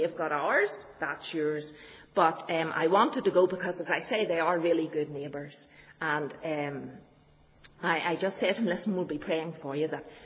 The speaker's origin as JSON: {"language": "English", "town": "Armagh", "region": "Northern Ireland", "country": "United Kingdom", "said": "I'm coming from Armagh. We do have two cathedrals in our city."}